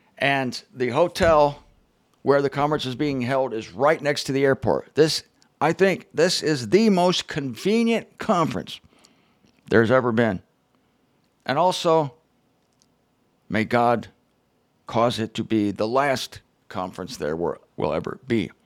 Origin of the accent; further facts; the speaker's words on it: Canton, Ohio, United States; She's at Stark and Hartman headquarters in Canton, Ohio, my birthplace. I grew up in Canton, Ohio.